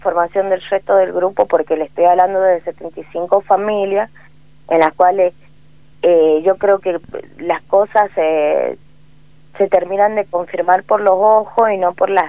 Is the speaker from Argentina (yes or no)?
yes; Valle Fértil, San Juan, Argentina; Somos de Valle Fértil. Del 100% somos de Valle Fértil.